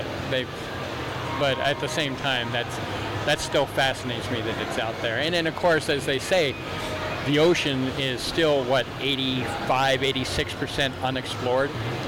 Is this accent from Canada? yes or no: yes; Nova Scotia, Canada; I was raised in Nova Scotia, Canada.